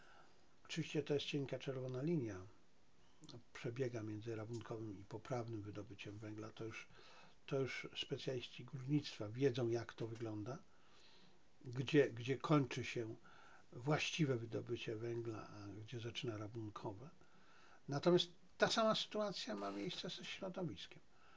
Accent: Zabrze, Silesian Voivodeship, Poland; ja pochodzę ze Śląska, z Zabrza.

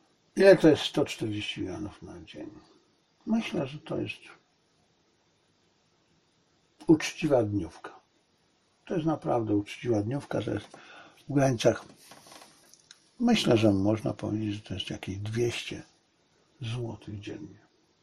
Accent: China; A ja jestem Chińczyk, ta moja chińska część mojego jestestwa jest pogrążona w żalu.

